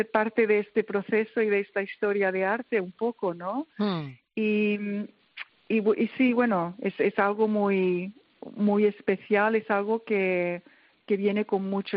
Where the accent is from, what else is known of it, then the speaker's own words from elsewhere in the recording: Spain; me sorprendió recibir el encargo precisamente porque soy española.